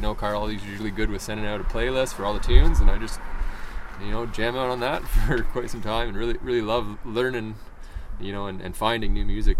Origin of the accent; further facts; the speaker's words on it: Toronto, Ontario, Canada; I grew up in Toronto and going to Humber